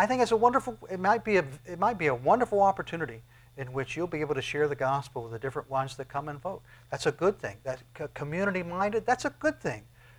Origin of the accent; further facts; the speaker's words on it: United States; Of all the nations of all the earth, I love America the most. Why? I'm an American. God has allowed me to be an American.